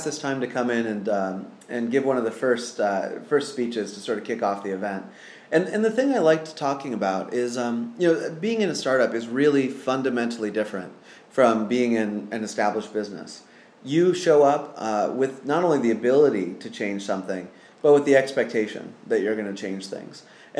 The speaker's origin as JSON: {"language": "English", "town": "Sunnyvale", "region": "California", "country": "United States", "tie": "born or raised there", "said": "I grew up in Sunnyvale, California."}